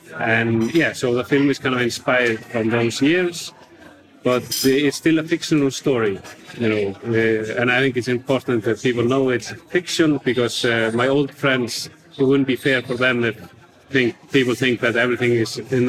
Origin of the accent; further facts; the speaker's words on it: Iceland; English is a second language; when I was growing up in Iceland, there was a lot of youth violence among boys.